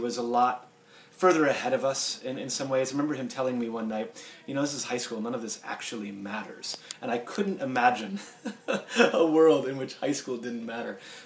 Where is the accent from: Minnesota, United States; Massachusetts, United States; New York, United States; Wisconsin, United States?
Massachusetts, United States; And it got me thinking about a lot of the kids that I grew up with on Cape Cod.